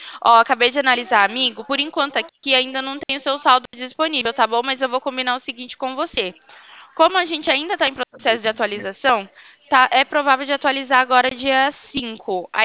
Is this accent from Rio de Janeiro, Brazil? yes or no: no; Itatiba, São Paulo, Brazil; eu sou de Itatiba, estado de São Paulo.